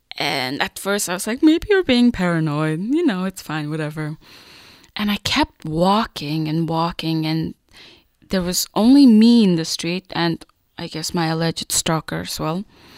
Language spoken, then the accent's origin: English; Vancouver, British Columbia, Canada; I'm also from Vancouver